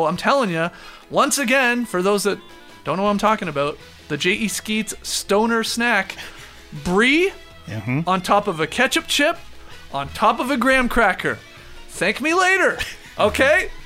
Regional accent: Canada; It was always one of the weirdest things growing up in Canada and knowing that ketchup chips were not available in the States

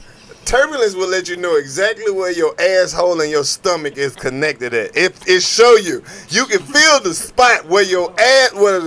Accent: Mississippi, United States; Yeah, I'm from Mississippi.

